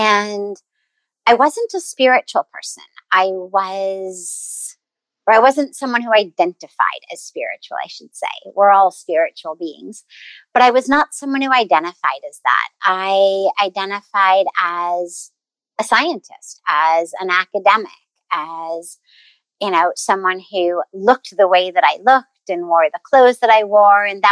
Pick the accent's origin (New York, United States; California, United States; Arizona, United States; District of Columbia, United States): California, United States; Los Angeles; the life that I grew up in Los Angeles, quite literally in Hollywood